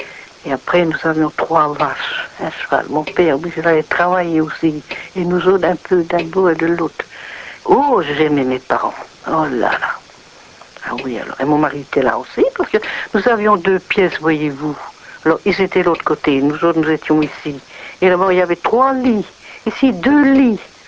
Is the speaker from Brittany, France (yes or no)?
yes; Pamard, Brittany, France; also born or lived in Plomeur; Je suis née à Plomeur en 1910. Et alors, en 1911, nous avons quitté Plomeur pour venir ici à Pamard.